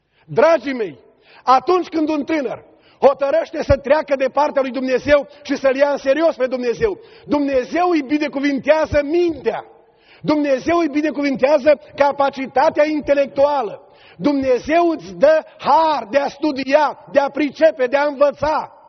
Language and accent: Romanian; Burzuc, Romania; Născut și crescut la Burzuc.